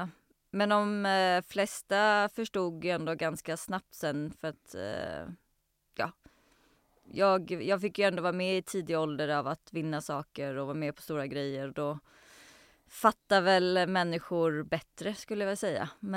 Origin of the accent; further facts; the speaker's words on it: Sweden; born there; Men vi föddes ju i Sverige, så jag vet inte hur det där blir. Men det blir väl för att mamma är åländska, så blir man född in i någonting.